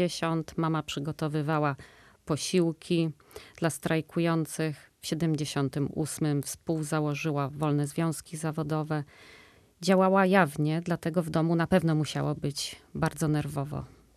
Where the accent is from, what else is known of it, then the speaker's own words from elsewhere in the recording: Gdańsk, Pomeranian Voivodeship, Poland; Ja jestem dumna, że jestem z Gdańska, którego symbolem jest pani Ania Walentynowicz.